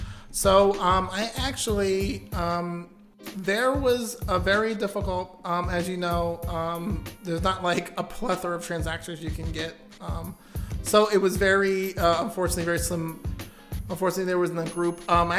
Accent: New York, United States; I'm from New York.

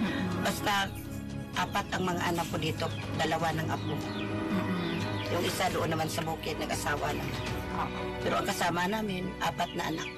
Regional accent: Caraga, Philippines; taga-Agusan ako kasi mag-Agusan del Sur.

